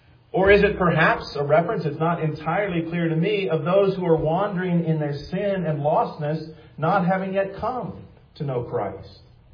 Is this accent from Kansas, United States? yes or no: yes; Kansas, United States; born there; I was born in Kansas. It's a good place to live where you got to go a long way before you get to any big bodies of water.